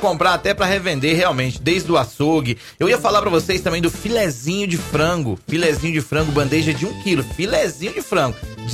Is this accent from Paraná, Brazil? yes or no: yes; Paraná, Brazil; Minha terra abençoada de Paraná.